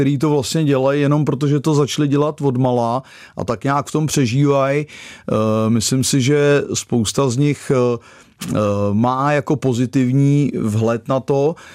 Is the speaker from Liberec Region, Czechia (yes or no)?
no; Prague, Czechia; já jsem vyrostl ve Spartě, jsem z Břevnova teda